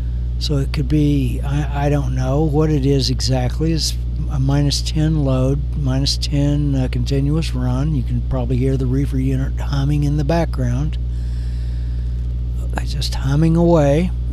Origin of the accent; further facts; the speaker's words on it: Wisconsin, United States; You know, I came from Wisconsin. Not too far from the Illinois-Wisconsin border.